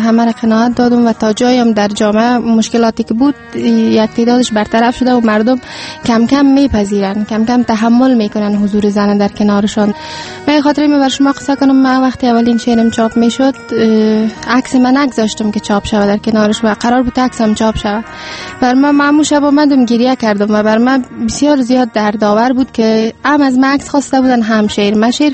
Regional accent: Kabul, Afghanistan; born there; خب ما در سال 1371 به دنیا آمدیم، در همین جا در کابل.

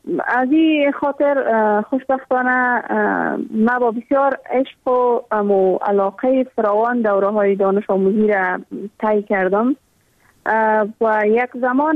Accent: Afghanistan; born or raised there

